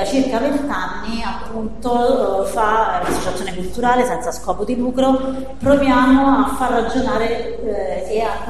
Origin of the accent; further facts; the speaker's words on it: Rome, Lazio, Italy; dagli accenti, quindi si sente che vengo da Roma.